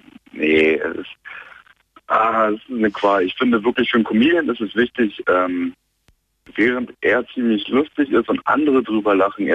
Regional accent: Brandenburg an der Havel, Brandenburg, Germany; now in Berlin, Germany; Aus Brandenburg an der Havel.

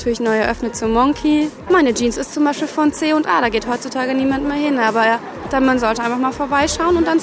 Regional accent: Berlin, Germany; Ich bin 27 Jahre alt. Ich komme aus Berlin und ich arbeite als Redakteurin.

